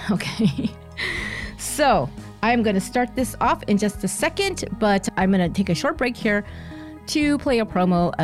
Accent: San Jose, California, United States; The last concert I really wanted to see was going to be near San Jose, California, my hometown, was … because I have never seen them live.

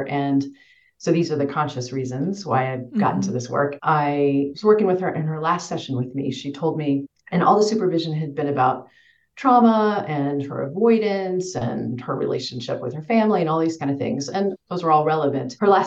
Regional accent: Kansas, United States; I grew up in Western Kansas in the middle of nowhere where there was no treatment

